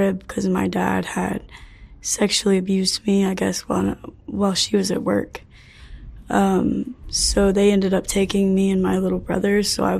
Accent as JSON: {"language": "English", "town": "Effingham", "region": "Illinois", "country": "United States", "tie": "born or raised there", "said": "Effingham, Illinois. It's like central Illinois."}